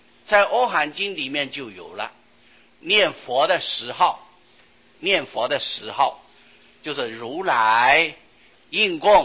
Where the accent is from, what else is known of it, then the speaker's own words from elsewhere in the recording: China; 我们中国人喜欢简单啊，就叫做佛